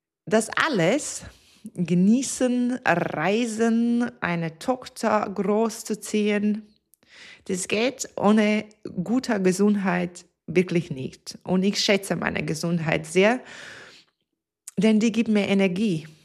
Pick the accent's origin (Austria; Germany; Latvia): Latvia; moved away as an adult; Das erinnert mich an meine Kindheit in Lettland, wo ich meine ersten 18 Lebensjahre verbracht habe. Ich bin am Land aufgewachsen